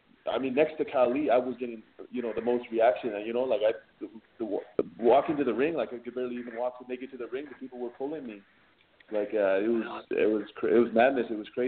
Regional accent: Calgary, Alberta, Canada; Correct. Yeah, Calgary.

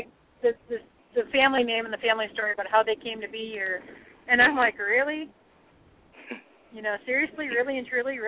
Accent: South Dakota, United States; Obviously, I'm from South Dakota, and I love my home state.

